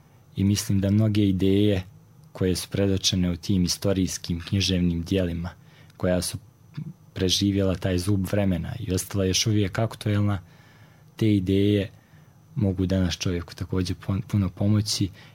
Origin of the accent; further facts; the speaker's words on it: Nevesinje, Republika Srpska, Bosnia & Herzegovina; also born or lived in Mostar / Gacko; Porijeklom sam iz jedne radničke porodice. Dakle, rođen sam u Mostaru. Zbog tih nekih ratnih previranja bili smo primorani da se preselimo u susjednu opštinu Nevesinje. To jest, najprije sam živio u Gacku, a zatim u Nevesinju.